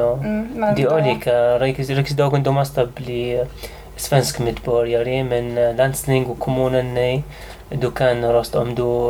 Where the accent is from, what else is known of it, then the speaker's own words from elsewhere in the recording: Syria; Swedish is a second language; now in Sweden; Nej, jag kommer till Sverige bara sju månader sedan. Och jag är från Syrien och jag kan inte.